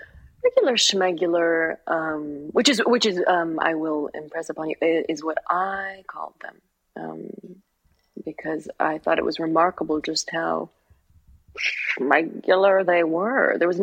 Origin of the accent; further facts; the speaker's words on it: United Kingdom; I have a British sister, so I have a British niece. I am British.